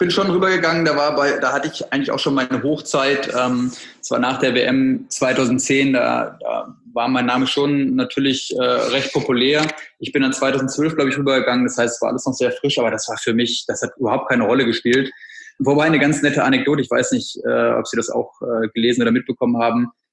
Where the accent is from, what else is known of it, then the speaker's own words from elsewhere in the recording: Bad Oeynhausen, North Rhine-Westphalia, Germany; ich komme aus Bad Oeynhaus, aus einer kleinen Stadt